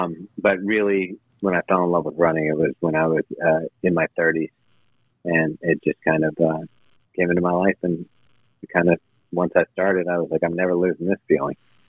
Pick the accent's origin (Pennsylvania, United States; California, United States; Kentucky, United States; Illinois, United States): California, United States; So I fall into the second half, and I grew up in California.